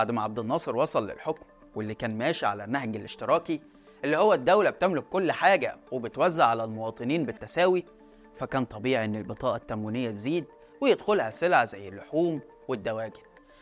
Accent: Egypt; صعبة ومحتاجة مطاحن مش متوفرة عندنا في مصر

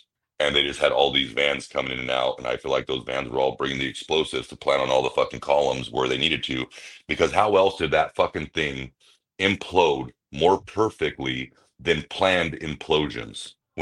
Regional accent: United States; Trust me, I'm an American pride as it fucking gets. I love my fucking country

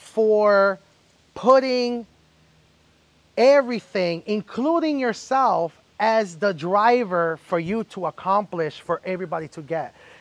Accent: New York, United States; I'm a New Yorker.

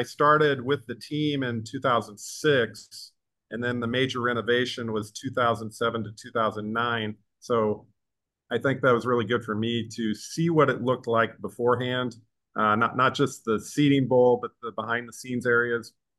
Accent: Illinois, United States; I grew up in Illinois and went to, so downstate Illinois. So people think Illinois, they think Chicago. It's actually closer to St. Louis than Chicago

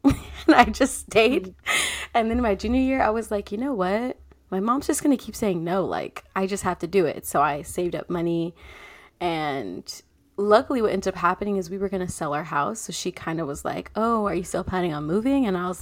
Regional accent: Cerritos, California, United States; I grew up in Cerritos

